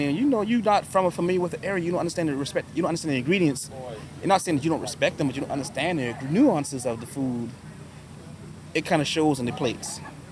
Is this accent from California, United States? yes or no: no; Charleston, South Carolina, United States; And this is coming from somebody born and raised in Charleston. You can ask most locals from Charleston about Charleston food